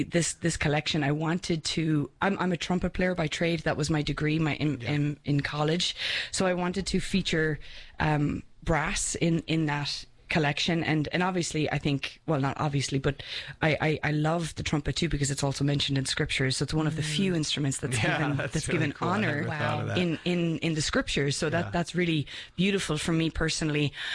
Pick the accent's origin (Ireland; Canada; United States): Ireland; Born and bred in Ireland, would you believe?